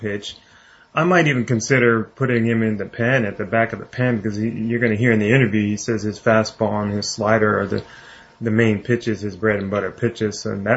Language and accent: English; Wyoming, United States; born there; Well, I was born in Wyoming, but that's beside the point.